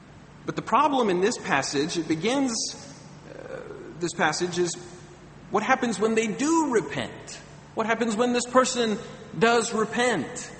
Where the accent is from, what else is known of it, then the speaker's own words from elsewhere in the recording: United States; now in -; I'm actually from the United States, if you can't tell by my accent. And back when I was in the U.S., before I was married, I lived with two roommates.